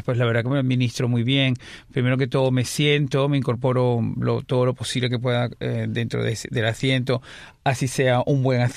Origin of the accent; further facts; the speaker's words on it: Caracas, Capital District, Venezuela; moved away as an adult; now in Spain; hace 24 años cuando dejé mi ciudad natal, que es Caracas, y marché a España